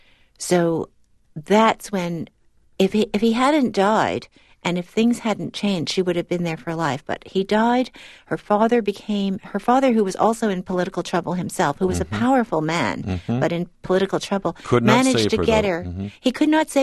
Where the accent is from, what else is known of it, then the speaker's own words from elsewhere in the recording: Canada; growing up in Canada, I had always felt like an outsider.